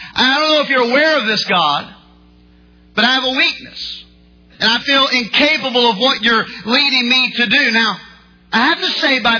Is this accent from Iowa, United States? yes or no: no; North Carolina, United States; I'm from North Carolina and I have a slow tongue.